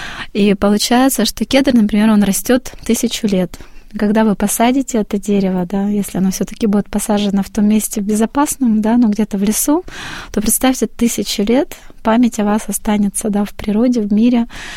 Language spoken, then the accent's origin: Russian; Vologda, Vologda Oblast, Russia; То есть у нас на севере, вот откуда мы из Вологды приехали, северо-запад, стала достаточно теплая погода.